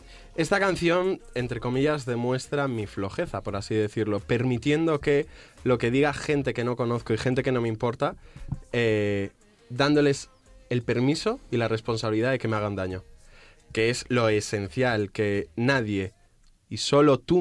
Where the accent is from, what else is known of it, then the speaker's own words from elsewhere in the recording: Lugo, Galicia, Spain; soy de Lugo, gente. En Lugo no existen salas de conciertos